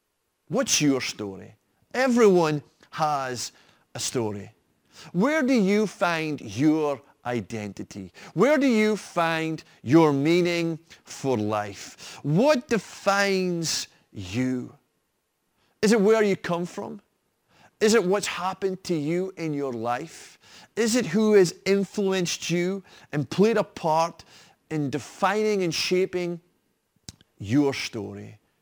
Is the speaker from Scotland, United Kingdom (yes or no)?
yes; Fraserburgh, Scotland, United Kingdom; Where are you from? What's your hometown? Well, my hometown is Fraserburgh. I am a Brocher. Now, don't hold that against me.